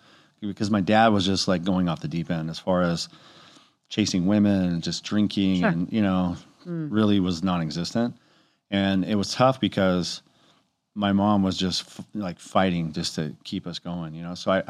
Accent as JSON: {"language": "English", "town": "Cypress", "region": "California", "country": "United States", "tie": "born there", "said": "Ironically, I was born in Cypress, California."}